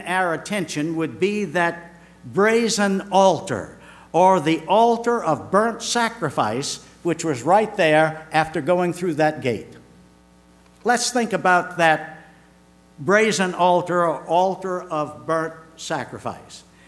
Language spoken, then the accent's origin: English; Richmond, Virginia, United States; I remember years ago when I was saved, the latter part of 1954, in my hometown of Richmond, Virginia.